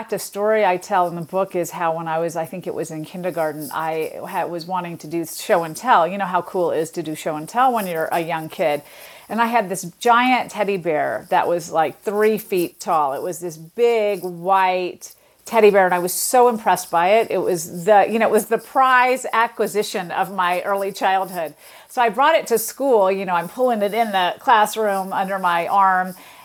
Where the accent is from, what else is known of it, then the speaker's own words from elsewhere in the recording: the South, United States; My parents were accented speakers from another country, so they had, we all have accents, but they had foreign accents. And I grew up in the South, which also has its own accent stuff going on.